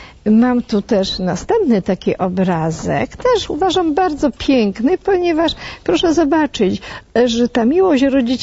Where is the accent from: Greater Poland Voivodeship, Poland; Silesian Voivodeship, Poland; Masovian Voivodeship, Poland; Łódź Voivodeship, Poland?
Silesian Voivodeship, Poland; Gliwice; pochodzę ze Śląska, z Gliwic